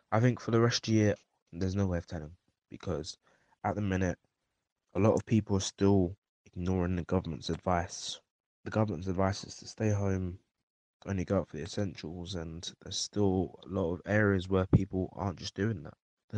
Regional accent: South East England, United Kingdom; I'm 17 years old and I'm from Kent in England.

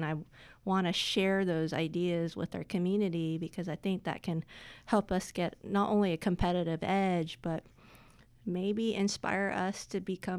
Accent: Tallahassee, Florida, United States; also born or lived in California; I was born and raised in Tallahassee and went through the Leon County school systems, went over to UC Berkeley for college, and came back home to help my father in his business, Golden Lighting.

